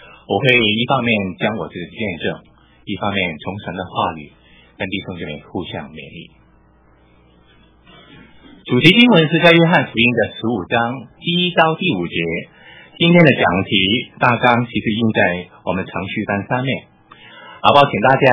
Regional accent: Hong Kong; 我是在香港出生长大，我在香港中学的时候就信了主

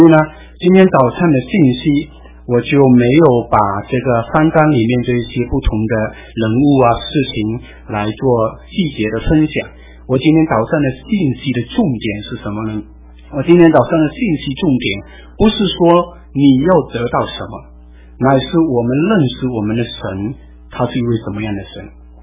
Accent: China; 我们中国人早期也这么做

